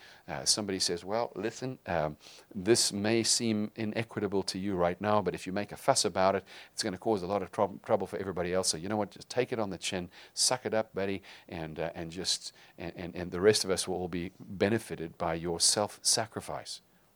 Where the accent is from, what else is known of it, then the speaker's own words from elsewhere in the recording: South Africa; We grew up in South Africa